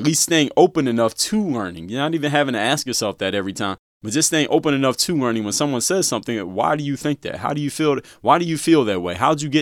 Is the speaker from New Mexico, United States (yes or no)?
no; Philadelphia, Pennsylvania, United States; You know, I'm from Philadelphia.